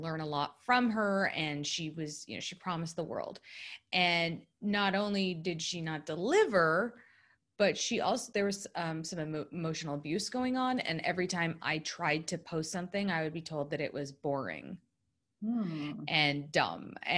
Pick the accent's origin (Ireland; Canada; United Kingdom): Canada; moved away as an adult; also born or lived in United States; I grew up in Canada. And when I graduated from college, I ran away to LA because I was the only one in my family who was born in the US.